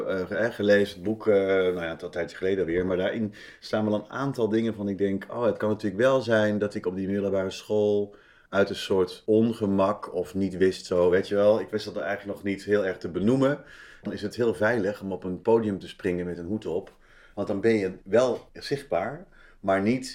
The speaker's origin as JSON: {"language": "Dutch", "town": "Berkel-Enschot", "region": "North Brabant", "country": "Netherlands", "tie": "born or raised there", "also_born_or_lived": "Tilburg", "moved": "as an adult", "said": "Nee, ik ben geboren in Brabant, in Tilburg en opgegroeid in Berkel-Enschot. Dat is een klein dorpje naast Tilburg en daar ben ik gewoon tot mijn 18e gebleven."}